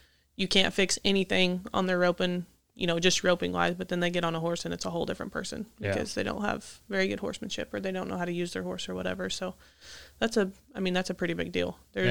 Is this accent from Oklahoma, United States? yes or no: yes; Cherokee, Oklahoma, United States; Cherokee, Oklahoma.